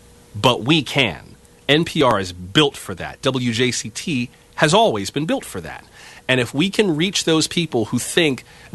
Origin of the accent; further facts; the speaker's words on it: West Palm Beach, Florida, United States; Yeah, I'm from West Palm Beach, Florida, so I got my start at what was basically my hometown station, WLRN, in Miami